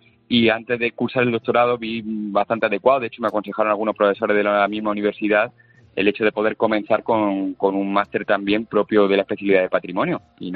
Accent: Úbeda, Andalusia, Spain; yo soy de Úbeda, soy natal de Úbeda

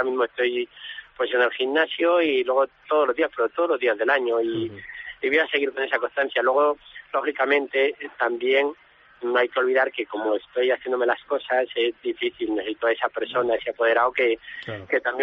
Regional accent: Valladolid, Castile and León, Spain; Es el patrón de Valladolid, de mi tierra, donde tomé la alternativa el 13 de mayo, y patrón de los toreros.

